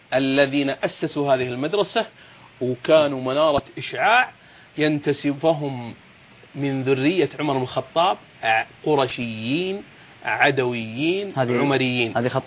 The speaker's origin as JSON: {"language": "Arabic", "region": "Najd", "country": "Saudi Arabia", "said": "هذا كتبه هي اللي تربينا عليها في نجد"}